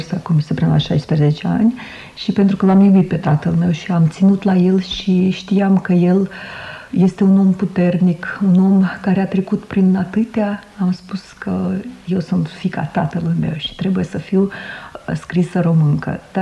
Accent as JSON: {"language": "Romanian", "country": "Russia", "second_language": "Romanian", "said": "Nici nimeni nici nu știa că eu sunt rusoaică, numai colegii din clasă, tot mă numeau rusoaică"}